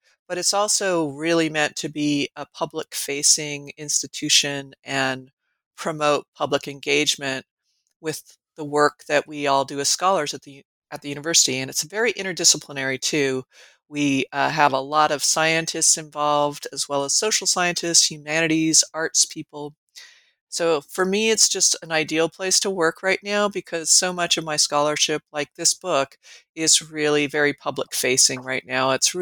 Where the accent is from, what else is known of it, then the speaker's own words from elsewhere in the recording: Colorado, United States; also born or lived in California / New Mexico; now in Nebraska, United States; But I grew up in mostly in Colorado. And then I've spent a lot of my adult life in California, New Mexico, and mostly here in Nebraska, where I live now.